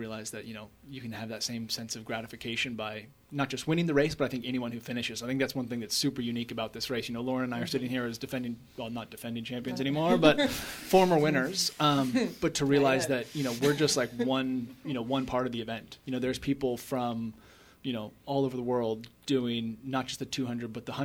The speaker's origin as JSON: {"language": "English", "region": "Oregon", "country": "United States", "tie": "born or raised there", "lives_now": "Vermont, United States", "said": "You know, I grew up in Oregon. Now I live in Vermont."}